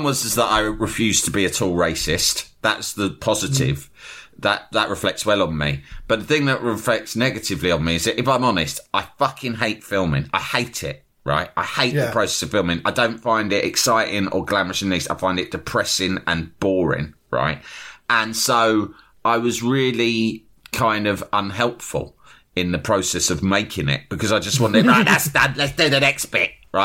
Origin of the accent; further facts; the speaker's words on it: London, United Kingdom; imagine if you rocked up at a dump in Liverpool and they worked out that you were a Macan and I was from London.